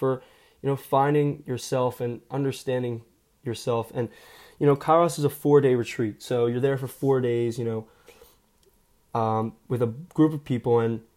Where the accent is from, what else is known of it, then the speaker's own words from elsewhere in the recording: Blue Bell, Pennsylvania, United States; now in Philadelphia, United States; So I grew up in Bluebell, Pennsylvania, and then when my dad got to and Bluebell's about 20 to 30 minutes outside of Philadelphia, where I'm currently living.